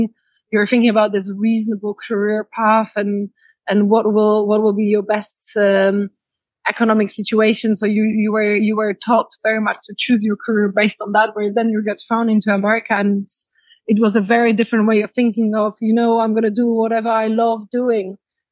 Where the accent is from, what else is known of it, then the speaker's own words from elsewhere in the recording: Poland; accent: mixed; English is a second language; Okay, so it's a very mixed accent, I guess. I'm Polish, raised and born in Poland.